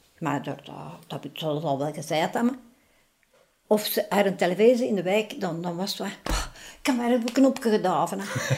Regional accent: Geraardsbergen, East Flanders, Belgium; Maar het is met dat ik van Gerardsbergen zijn. Am ik mijn echte steen van Gerardsbergen.

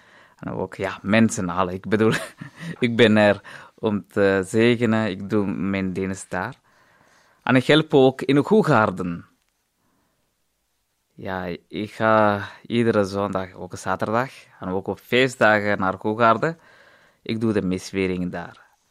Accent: Tamil Nadu, India; now in Belgium; En ik ben een Indiër. Ik kom uit India. Ik kom van het zuiden. Ik kom van een deelstad. De naam van de stad is Tamil Nadu. En de hoofdstad van mijn stad is Chennai. En ik kom van een dorp.

